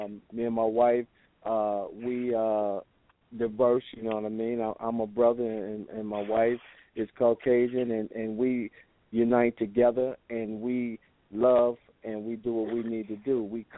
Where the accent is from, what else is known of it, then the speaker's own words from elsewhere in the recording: Ireland; No, we're Irish.